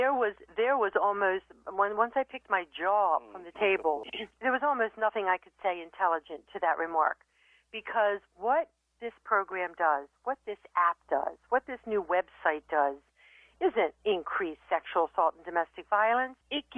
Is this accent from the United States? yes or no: yes; Dundalk, Maryland, United States; I grew up in Dundalk, Maryland, and we had Sparrows Point down there.